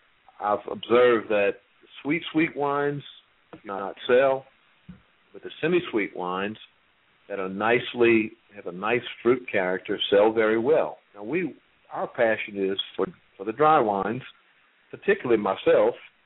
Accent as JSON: {"language": "English", "region": "Louisiana", "country": "United States", "said": "we're Cajun people from South Louisiana."}